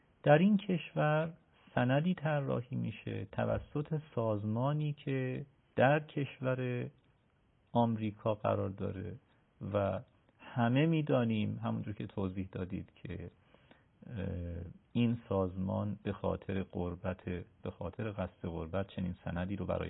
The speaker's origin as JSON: {"language": "Persian", "country": "Iran", "said": "ما در کشوری زندگی میکنیم که اگر من این کشور رو به عنوان یک ایرانی تعریف کنم"}